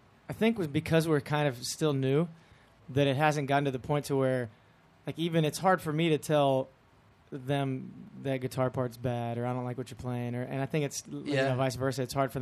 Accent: Texas, United States; growing up in Texas and seeing how many Texas acts that build huge followings

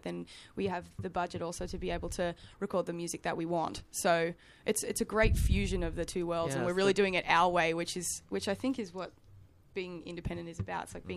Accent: Australia; also born or lived in United Kingdom; I'm actually British born, even though I was raised in Australia.

